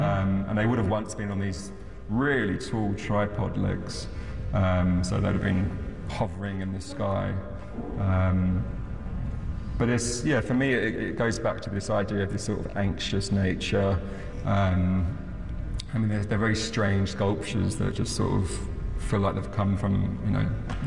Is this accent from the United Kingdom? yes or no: yes; England, United Kingdom; also born or lived in Australia; I grew up in Australia and England, backwards and forwards. And when I returned to England to live fully when I was about 14